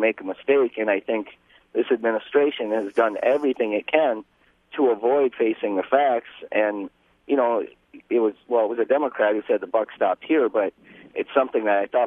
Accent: Chippewa Falls, Wisconsin, United States; I'm from Chippewa Falls.

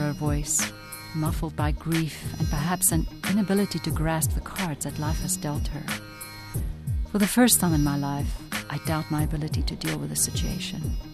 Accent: Jalandhar, Punjab, India; it was in my hometown, Jalandhar. I had a very good idea what it was like to grow up as a small-town girl

